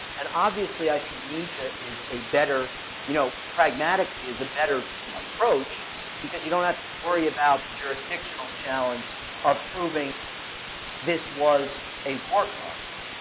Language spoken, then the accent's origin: English; Houston, Texas, United States; Look, I come from Houston. I drive to the airport.